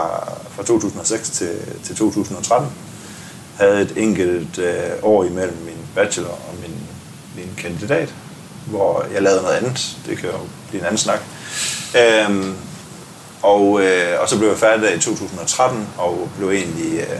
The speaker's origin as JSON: {"language": "Danish", "town": "Asbo", "region": "Region of Southern Denmark", "country": "Denmark", "tie": "born or raised there", "said": "Jeg voksede op ved, i Asbo, en lille landsby ved Vejen. Jeg plejer at sige Sydjylland. Det er jo en diskussion, jeg har gået på efterskole i Sønderland, og der var vi sydjyder"}